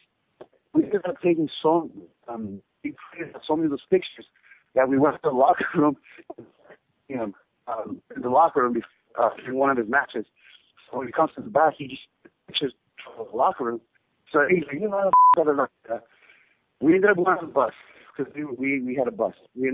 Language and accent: English; Los Angeles, California, United States; Obviously, because it's in L.A., you know, like that's my hometown.